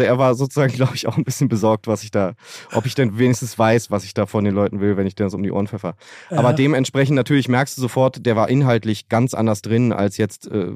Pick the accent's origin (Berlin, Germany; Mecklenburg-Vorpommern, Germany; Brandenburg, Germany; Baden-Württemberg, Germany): Berlin, Germany; Berlin, Wilmersdorf, Westen.